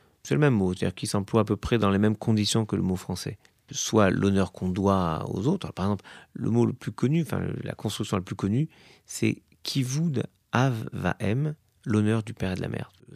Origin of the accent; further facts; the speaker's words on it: France; la communauté nationale, je suis français